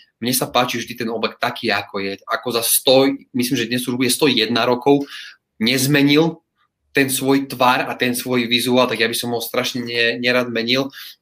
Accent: Svidník, Prešov Region, Slovakia; now in London, United Kingdom; A proste my sme z východného Slovenska, Svidník, kde tých pracovných príležitostí je skutočne úplne minimum.

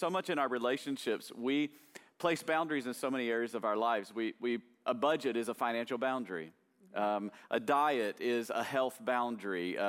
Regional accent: Tennessee, United States; So whenever I was a little kid, we grew up in East Tennessee.

